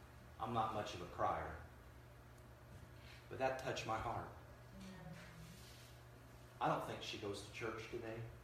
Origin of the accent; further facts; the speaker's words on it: Columbus, United States; I grew up in East Columbus. And back when I was growing up, way back when, East Columbus wasn't that bad of a...